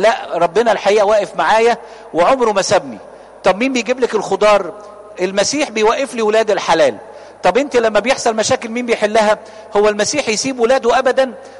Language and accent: Arabic; Cairo Governorate, Egypt; تعرفين عندنا في مصر الجديدة القديمة العمارات القديمة دي اللي هي 4.20 متر اللي هي 3-4 أدوار من غير أسانسير دي.